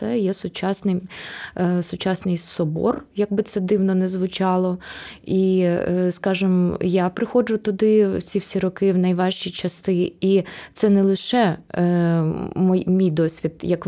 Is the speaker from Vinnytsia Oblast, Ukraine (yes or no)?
no; Kyiv, Ukraine; то я ж сама з Троєщини.